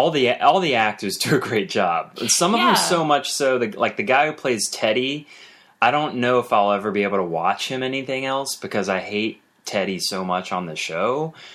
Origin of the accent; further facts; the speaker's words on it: Nashville, Tennessee, United States; Growing up in Nashville, everybody always asks you, well, do you like country music?